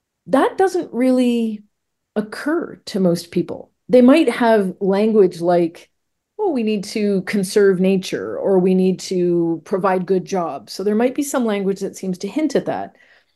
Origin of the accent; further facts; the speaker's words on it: Canada; now in New York City, United States; I entered the field of corporate responsibility in my home country of Canada.